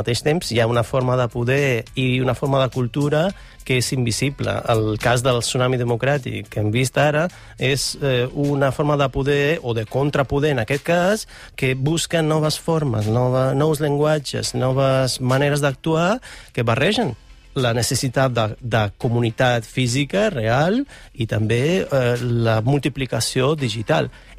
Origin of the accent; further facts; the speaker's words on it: Italy; Catalan is a second language; now in Barcelona, Spain; Bueno, porto molts anys aquí a Barcelona, però sóc d'Itàlia, originalment.